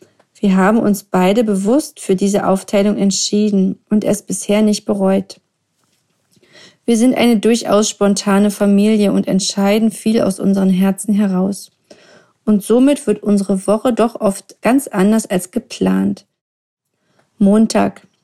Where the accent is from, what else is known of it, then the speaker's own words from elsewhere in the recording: Brandenburg, Germany; Denn eigentlich kommen wir aus der Nähe von Berlin.